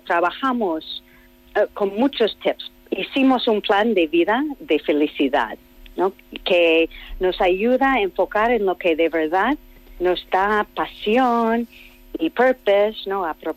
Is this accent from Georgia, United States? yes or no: no; Los Angeles, California, United States; que yo soy de Los Ángeles, uh-huh, California